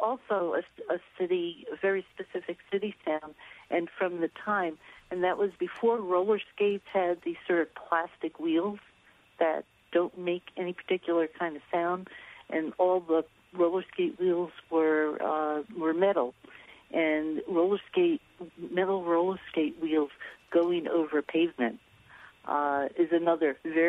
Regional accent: Park Slope, New York, United States; there are two sounds that I haven't heard in years from growing up in Park Slope, and they're both from the 1950s.

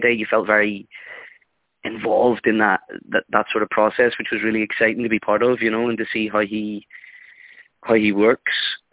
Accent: Ireland; the thing that is kind of brilliant about being an Irish actor is the community is incredibly tight-knit and we all kind of know each other.

